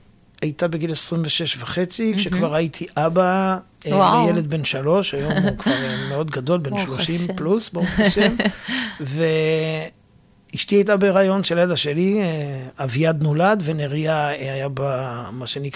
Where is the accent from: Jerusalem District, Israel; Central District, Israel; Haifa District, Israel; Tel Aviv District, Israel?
Central District, Israel; Ness Ziona; now in Rehovot, Israel; גדלתי בנס ציונה, אני גר ברחובות